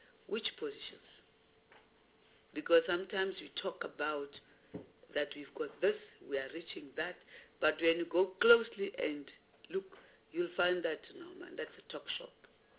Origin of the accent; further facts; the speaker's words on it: Northern Cape, South Africa; And I come from Northern Cape.